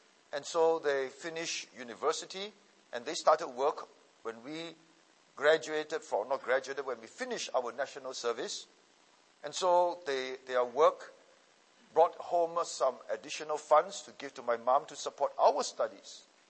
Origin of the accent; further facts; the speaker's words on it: Seremban, Negeri Sembilan, Malaysia; so we had a good life when we were growing up in Seremban.